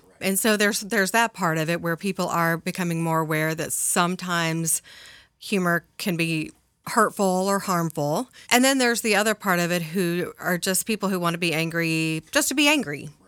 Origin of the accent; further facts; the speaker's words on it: Texas, United States; now in Portland, United States; I moved to Portland because of the Weird. I came here because I'm originally from East Texas, very conservative, you know, kind of the not your body, not your choice, everybody has guns kind of East Texas.